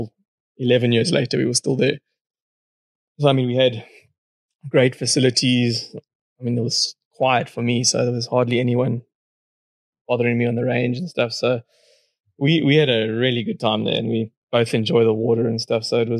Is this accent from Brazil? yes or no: no; South Africa; as a South African, the weather in London is just a nightmare